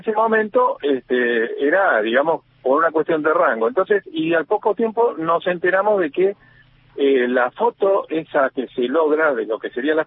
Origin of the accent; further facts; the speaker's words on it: Coronel Suárez, Buenos Aires Province, Argentina; also born or lived in Río Gallegos; now in Neuquén, Argentina; nací en Río Gallegos, pero después, al poquito tiempo, nos trasladamos hacia la provincia de Buenos Aires, hacia Coronel Suárez, donde me crié y donde está toda mi familia, ¿no?